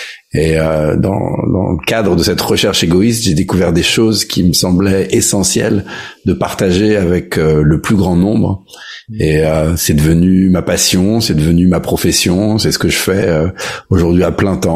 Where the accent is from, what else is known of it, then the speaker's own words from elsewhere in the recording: France; j'ai grandi en France avec une maman française, un papa californien.